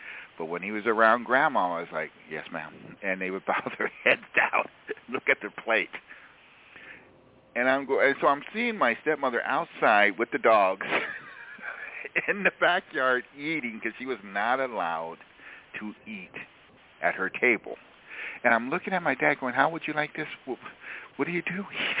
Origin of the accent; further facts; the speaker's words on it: California, United States; Back east is Washington, D.C., Baltimore, Maryland. We're from California.